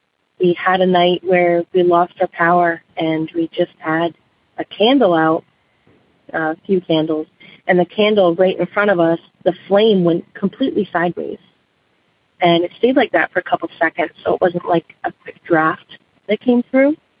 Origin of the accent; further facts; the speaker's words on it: Rhode Island, United States; I'm originally from Rhode Island. Most of this took place in Rhode Island. I'm 29